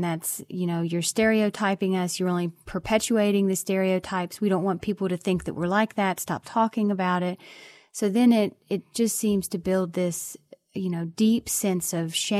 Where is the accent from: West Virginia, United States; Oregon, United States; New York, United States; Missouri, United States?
West Virginia, United States; I still live here in West Virginia, and I'm still very proud to say that I'm an Appalachian, and I still love my family very much.